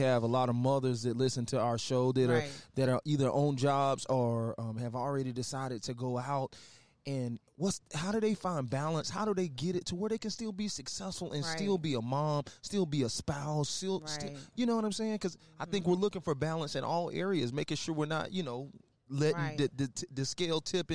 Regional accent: Atlanta, Georgia, United States; I just wanted some sneakers because, you know, I grew up in South Atlanta, and they was like, you know, they weren't too nice.

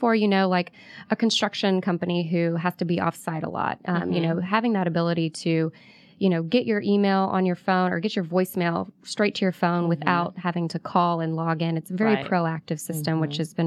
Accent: Marietta, Georgia, United States; No, I'm actually from Marietta originally.

